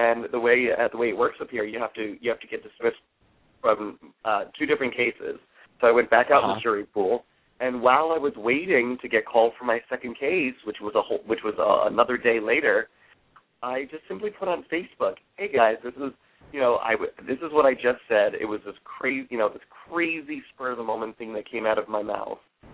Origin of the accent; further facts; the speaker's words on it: Fort Lauderdale, Florida, United States; I grew up in Fort Lauderdale, so trust me, my first couple boyfriends were all Fort Lauderdale boys